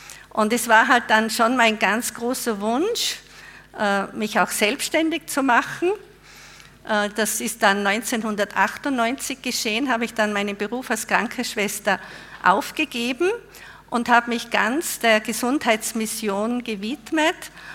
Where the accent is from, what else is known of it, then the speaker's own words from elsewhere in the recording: Innsbruck, Tyrol, Austria; Und zwar bin ich ein Nachkriegskind. Ich wurde in Innsbruck geboren und bin in einer Großfamilie aufgewachsen. Wir waren 6 Kinder und ich bin katholisch aufgewachsen und war sehr gläubig als Kind und als Jugendlicher.